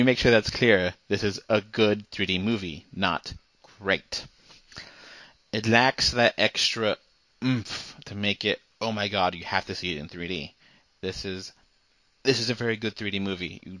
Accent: United States; I was born in America and lived in America all my life, you know, only visiting Mexico a few times.

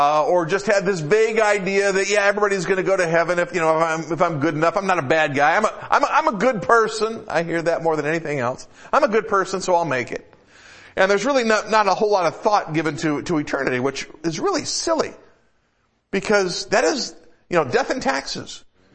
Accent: Detroit, Michigan, United States; I grew up in the Metro Detroit area.

